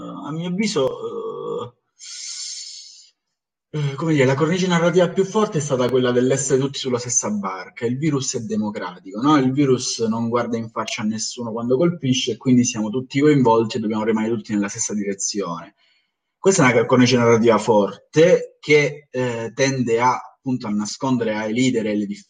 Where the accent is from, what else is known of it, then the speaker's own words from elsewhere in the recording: Calabria, Italy; io sono calabrese d'origine, quindi è un discorso che conosco molto bene